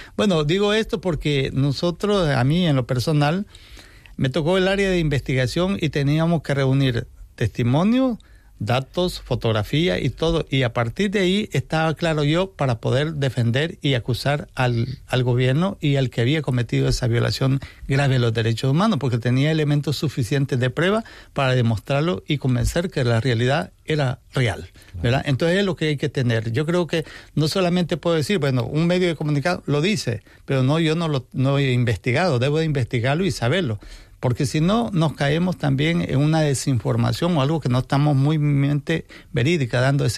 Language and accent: Spanish; El Salvador; Y venimos de El Salvador